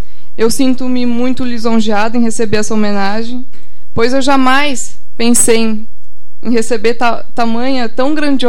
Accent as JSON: {"language": "Portuguese", "town": "Agudo", "region": "Rio Grande do Sul", "country": "Brazil", "tie": "born or raised there", "said": "Toda vez que eu venho para Agudo, o mais difícil para mim é voltar, porque Aqui estão as pessoas que eu amo, onde eu fui criada com muito amor e carinho."}